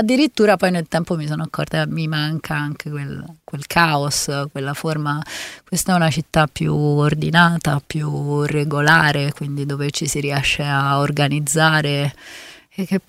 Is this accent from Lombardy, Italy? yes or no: yes; Lombardy, Italy; accent: Brianza; now in Milan, Italy; Lavoro tantissimo sul mio accento brianzolo